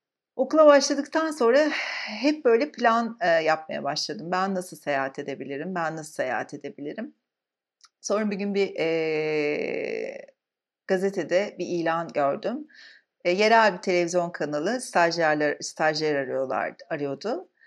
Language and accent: Turkish; İzmir, Turkey; moved away as an adult; also born or lived in Antalya; now in Istanbul, Turkey; biz İzmir'de. Ben İstanbul'a 4 sene önce taşındım. Hep İzmir'de yaşadım yani orada büyüdüm. Antalya'da doğdum kaza eseri ama kaza derken yani erken doğum. Sonra hep İzmir'de yaşadım. Her neyse İzmir'den İstanbul'a geldim